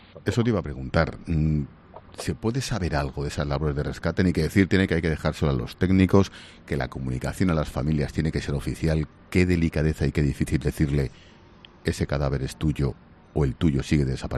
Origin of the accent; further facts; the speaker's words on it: Madrid, Community of Madrid, Spain; Yo soy de Madrid